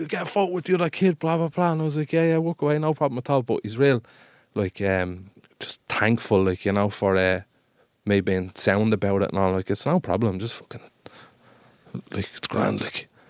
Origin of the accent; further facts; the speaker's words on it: Ballymun, Leinster, Ireland; I actually do live in Finglas, but I'm originally from Ballymun. It's a nice, nice area.